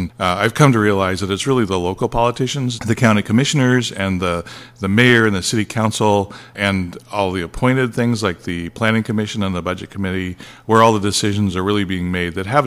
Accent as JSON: {"language": "English", "region": "California", "country": "United States", "tie": "born or raised there", "also_born_or_lived": "Dallas, Oregon", "said": "I was born in Dallas, Oregon. My parents lived in Falls City and then in Dallas. And then when I was a kid, they moved to Northern California, and that's where I went to school."}